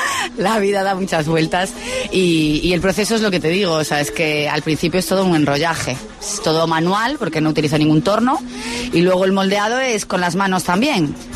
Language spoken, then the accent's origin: Spanish; A Coruña, Galicia, Spain; De Coruña.